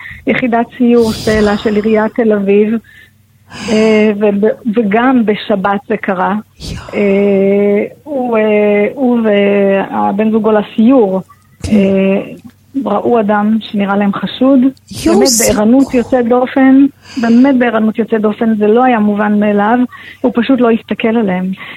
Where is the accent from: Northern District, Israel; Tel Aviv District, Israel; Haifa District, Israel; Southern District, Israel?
Southern District, Israel; Re'im; שנינו גדלנו ברעים, גם חן וגם אני. שנינו גדלנו, שנינו בני משק, אני עוד מתגוררת ברעים